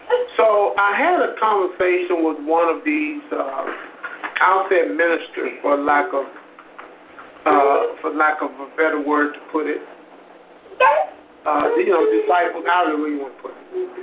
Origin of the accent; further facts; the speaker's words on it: Honeybrook, Pennsylvania, United States; I was born and raised in Honeybrook. You know, being born and raised in Honeybrook, being, you know, it's a small town